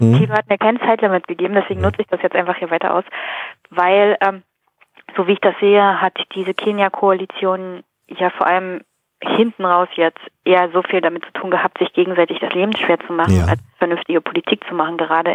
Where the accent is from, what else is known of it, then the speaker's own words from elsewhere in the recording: Brandenburg, Germany; ich komme ja aus Brandenburg, also aus dem Osten der Republik.